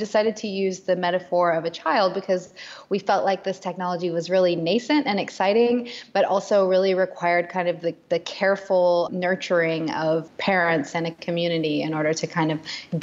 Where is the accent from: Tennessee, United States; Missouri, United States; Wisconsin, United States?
Tennessee, United States; now in Berlin, Germany; So I'm from Tennessee, and I grew up hearing about Sacred Harp music, but had not really engaged with it.